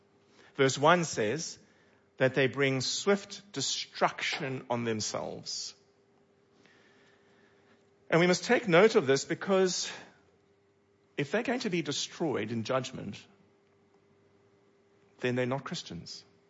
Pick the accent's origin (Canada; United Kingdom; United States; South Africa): South Africa; Cape Town, Western Cape; I'm originally from Cape Town.